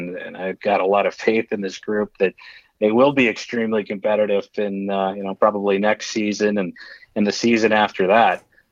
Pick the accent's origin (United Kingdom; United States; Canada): Canada; Nova Scotia; I can say that I'm from Cape Breton